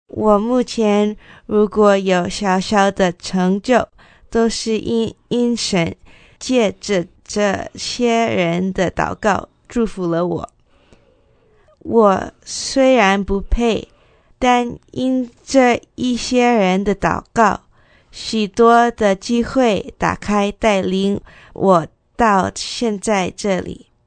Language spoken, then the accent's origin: Chinese; Vancouver, British Columbia, Canada; 对，我是从温哥华加拿大来的。